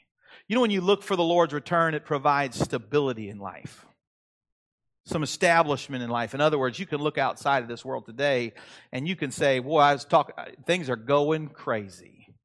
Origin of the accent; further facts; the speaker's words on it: Cincinnati, Ohio, United States; I'm from the Midwest. I grew up in Cincinnati. I'm from Indianapolis.